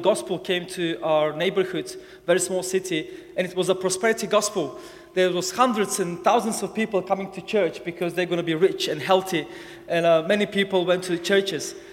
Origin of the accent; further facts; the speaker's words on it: Bulgaria; English is a second language; I'm from Bulgaria, but I'm not proper Bulgarian. I'm a fake Bulgarian because I'm Turkish as well. Which is not Turkish properly, also fake Turkish, so Bulgarian-Turkish, fake Bulgarian, fake Turkish. And I grew up in a nominal Muslim family.